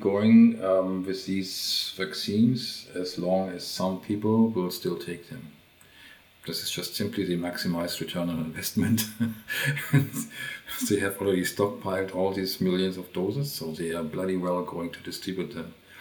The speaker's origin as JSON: {"language": "English", "country": "Germany", "tie": "born or raised there", "accent": "German", "second_language": "English", "moved": "as an adult", "lives_now": "North America", "said": "The German accent is easily explained. I was born in Germany and spent the first 40 years of my life there, so I think that accounts for that."}